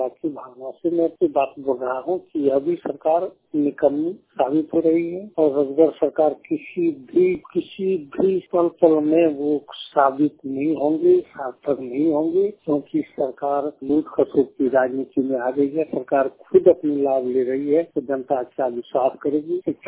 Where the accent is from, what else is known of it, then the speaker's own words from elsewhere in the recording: Jharkhand, India; ग्राम लोनिया का थाना चित्रा अंचल सारस जिला देवघर का निवासी हूँ।